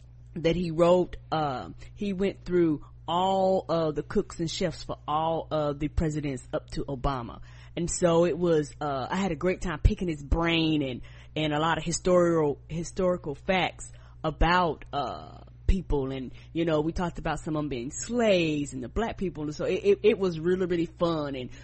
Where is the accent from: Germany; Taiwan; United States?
United States; the South; and y'all know I'm from the South. I love some barbecue.